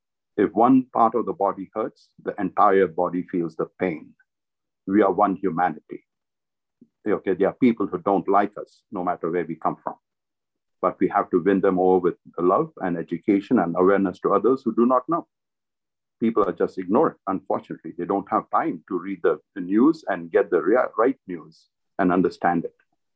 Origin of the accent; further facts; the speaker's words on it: India; I come from India.